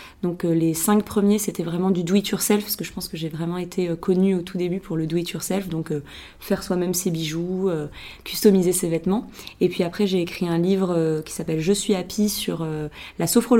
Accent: Biarritz, Nouvelle-Aquitaine, France; elle naquit il y a 31 ans. Je suis née à Biarritz. Donc moi, je suis basque. J'ai passé les 20 premières années de ma vie au Pays Basque.

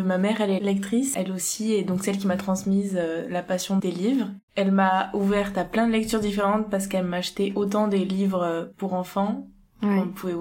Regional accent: Toulouse, Occitanie, France; je suis étudiante en droit à Toulouse. Je suis toulousaine.

